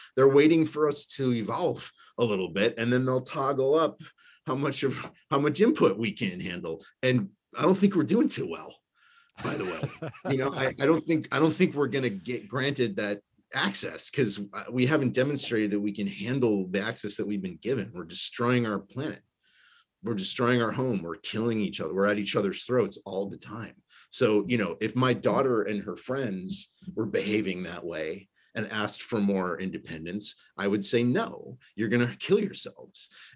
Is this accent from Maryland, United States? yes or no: no; Chicago, Illinois, United States; also born or lived in New York / Los Angeles; I'm a city boy, I grew up in Chicago, and then I lived in New York, you know, I lived in LA. I've only ever lived on pavement.